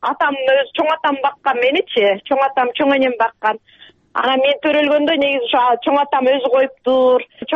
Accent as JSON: {"language": "Kyrgyz", "town": "Darkhan", "region": "Issyk-Kul Region", "country": "Kyrgyzstan", "tie": "born or raised there", "said": "Жетөгүз районун Дархан деген айылдан болгон, ошол жерде төрөлүп өскөн."}